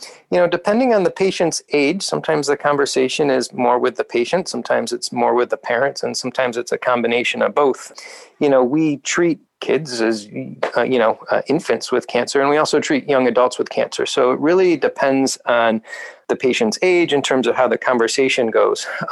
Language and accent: English; Ohio, United States; I grew up in Northeast Ohio myself. I've been in Ohio throughout my training.